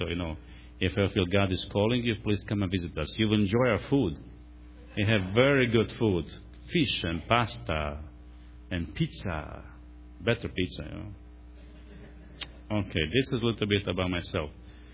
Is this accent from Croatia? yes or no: yes; Croatia; English is a second language; Croatian guy who turned to be speaking English language a little bit. Hope you'll be able to understand my crazy accent.